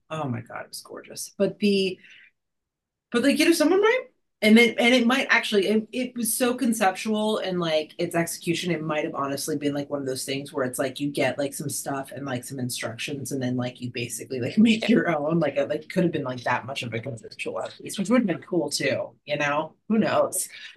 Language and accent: English; Texas, United States; forgive my pronunciation because I am Texan.